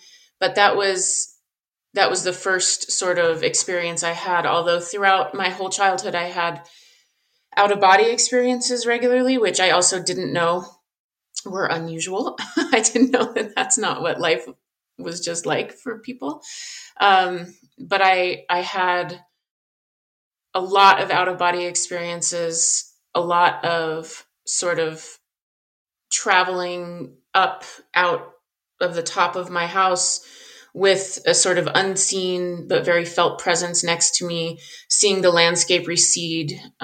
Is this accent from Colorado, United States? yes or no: yes; Colorado, United States; I'm 42 years old. I grew up in Southern Colorado. I live in Colorado now.